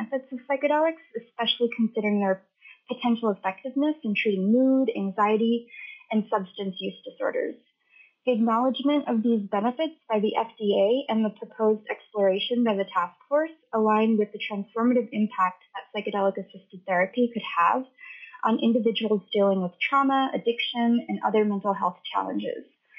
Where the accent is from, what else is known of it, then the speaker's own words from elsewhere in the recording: Kake, Alaska, United States; Growing up in the Native community of Cake, Alaska, exposed me firsthand to the devastating impacts of substance abuse and suicide.